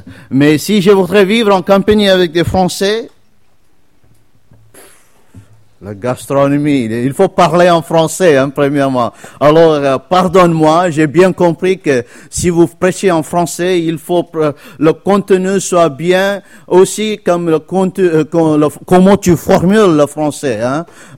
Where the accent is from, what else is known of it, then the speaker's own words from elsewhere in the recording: India; moved away as an adult; also born or lived in Madagascar / Mauritius / Réunion / United States; now in Tours, France; et j'ai grandi en Inde hein, pendant 20 ans, 21 ans, puis j'ai travaillé aux États-Unis.